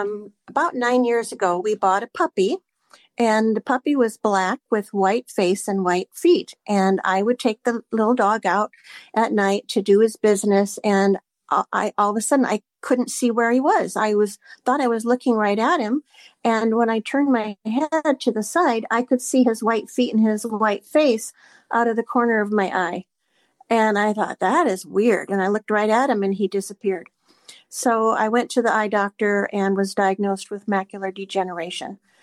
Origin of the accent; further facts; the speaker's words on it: Rochester, Minnesota, United States; moved away as an adult; now in Salem, United States; I live in Salem, Oregon. However, I was born and raised in Rochester, Minnesota.